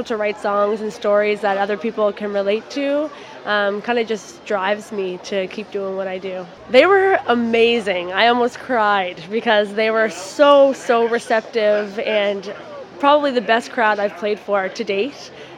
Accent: Halifax, Nova Scotia, Canada; now in Montreal, Canada; I'm from Halifax. I've been here my whole life. I just recently moved to Montreal, so I'm really happy to be here home in my hometown

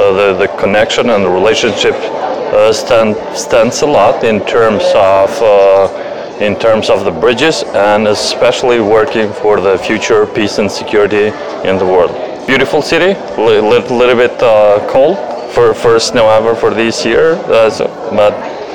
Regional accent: Kosovo; English is a second language; I come from the Republic of Kosovo, and it's first time for me here in Canada, in Halifax.

